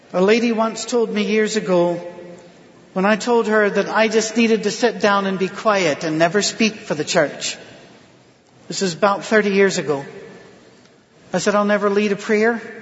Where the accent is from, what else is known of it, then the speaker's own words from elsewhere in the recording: United Kingdom; And I'm not a natural hugger because I'm British